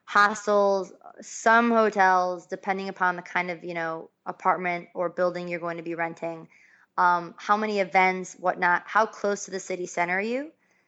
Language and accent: English; Buffalo, New York, United States; like I'm from Buffalo, New York